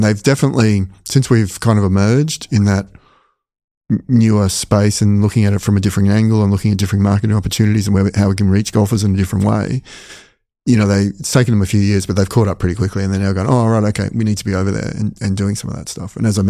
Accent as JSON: {"language": "English", "country": "Australia", "said": "As an Australian"}